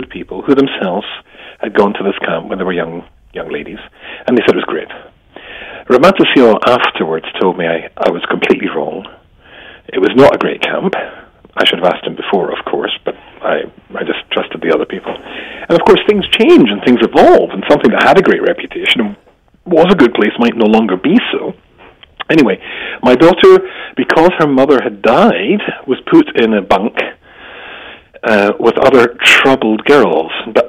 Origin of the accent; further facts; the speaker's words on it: United Kingdom; maybe it's because I'm British.